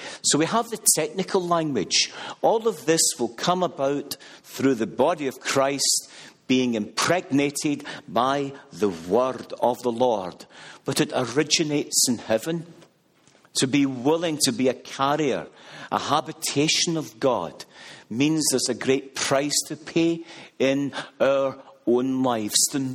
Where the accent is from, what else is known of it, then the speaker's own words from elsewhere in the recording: Glasgow, Scotland, United Kingdom; born there; I was born in 1959 in Glasgow, Scotland.